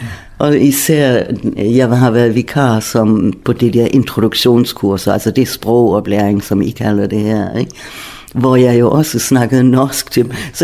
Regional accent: Schleswig-Holstein, Germany; jeg er hverken tysker eller dansker, fordi jeg er sydslesviger, siger jeg. Fordi jeg er vokset op et sted, hvor der var både tysk og dansk

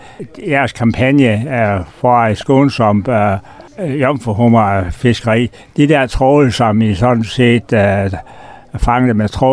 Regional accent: Frederikshavn, North Denmark Region, Denmark; Nu kommer jeg fra Frederikshavn.

